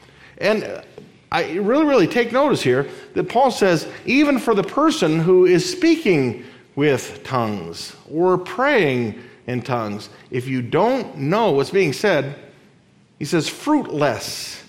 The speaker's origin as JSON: {"language": "English", "country": "Libya", "tie": "born or raised there", "said": "I grew up in the country where that language is spoken. I grew up in Libya. I grew up in this country."}